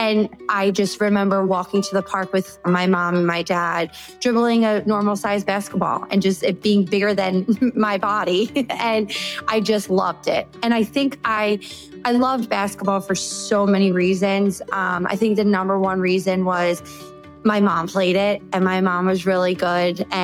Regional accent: Philadelphia, Pennsylvania, United States; I am from Philadelphia. I grew up in the same neighborhood as 16 first cousins, and we all played basketball.

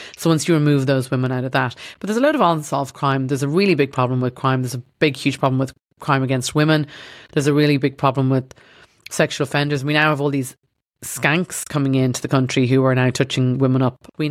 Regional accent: Ireland; I'm watching Ireland, my home country

